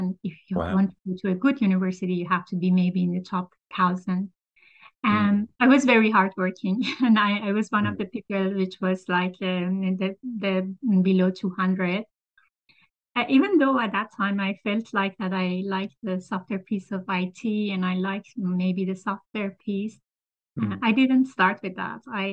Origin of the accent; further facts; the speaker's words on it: Iran; I'm originally from Iran, and I have been raised and grown there. I'm from a generation that there was a very huge population at the time that I was born.